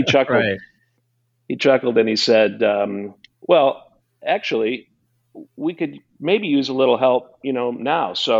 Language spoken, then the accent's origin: English; Quincy, Illinois, United States; I did. I was born and raised in Quincy, Illinois. Quincy is what we call downstate Illinois.